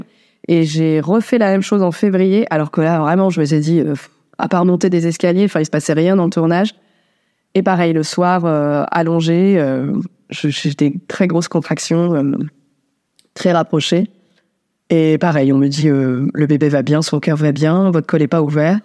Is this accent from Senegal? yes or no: no; Dunkirk, Hauts-de-France, France; born there; je vais jeter sur le port de Dunkerque parce que je suis née à Dunkerque.